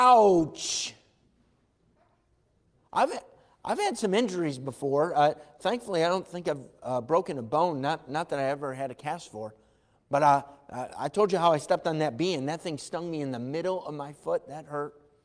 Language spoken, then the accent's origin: English; Irondequoit, New York, United States; now in Brockport, United States; I grew up in Irondequoit. That's, if you don't know, on the east side of town. That's when I got married and moved out to Brockport.